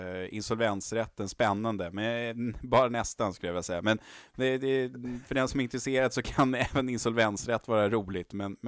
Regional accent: Sweden; man kan skratta lite åt det som svensk, att ja, men det strejkas alltid i Frankrike och sådär

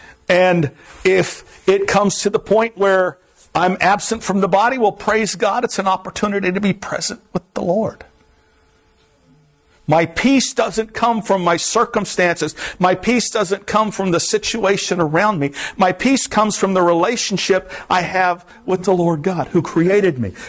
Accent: Florida, United States; I grew up in the Everglades. I'm a swamp rat.

